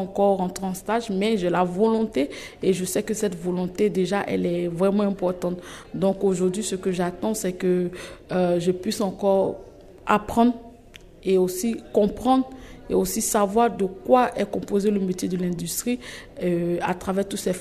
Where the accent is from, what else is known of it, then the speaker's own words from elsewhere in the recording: Côte d’Ivoire; je suis ivoirienne, je viens de la Côte d'Ivoire.